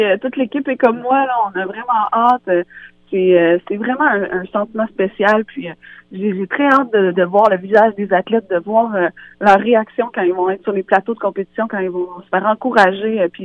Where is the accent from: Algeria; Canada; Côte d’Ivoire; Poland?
Canada; Rivière-du-Loup, Quebec; Je suis originaire de Rivière-du-Loup